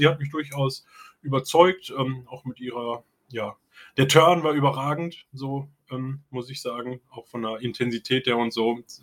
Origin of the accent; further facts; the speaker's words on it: Germany; So, wir kommen aus Deutschland, und ich könnte mir halt vorstellen, dass ja aus Westeuropa zumindest einige Leute da sein werden.